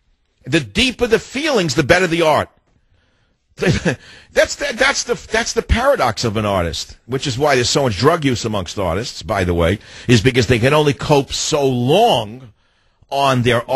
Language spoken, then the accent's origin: English; Bronx, New York, United States; I know it's Van Gogh, but I had to say Van Gogh. I'm from the Bronx.